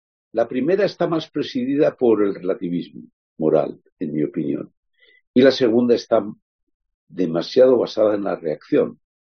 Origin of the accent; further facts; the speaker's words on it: Basque Country, Spain; En mi tierra, en el País Vasco